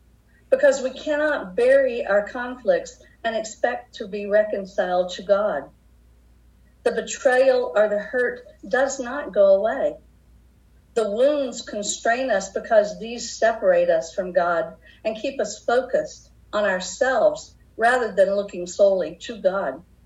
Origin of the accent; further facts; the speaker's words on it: Texas, United States; Yes, I am from Texas.